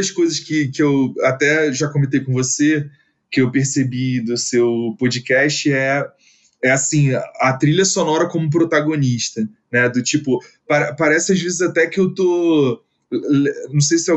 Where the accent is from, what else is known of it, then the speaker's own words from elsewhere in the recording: Rio de Janeiro, Brazil; eu sou carioca, né, e na época eu morava no Rio, hoje eu não moro mais no Rio de Janeiro, eu moro em Pernambuco